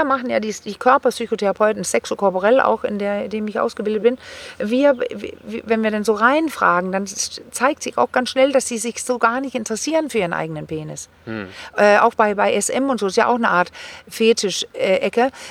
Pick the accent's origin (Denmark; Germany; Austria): Denmark; German is a second language; ich bin Dänin.